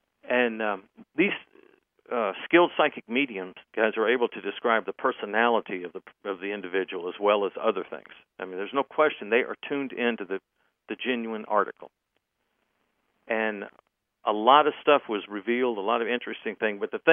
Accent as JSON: {"language": "English", "region": "the South", "country": "United States", "tie": "born or raised there", "said": "I'm from the South. I was raised a Southern Baptist."}